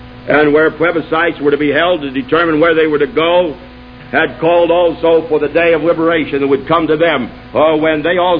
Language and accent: English; United States; I'm an American.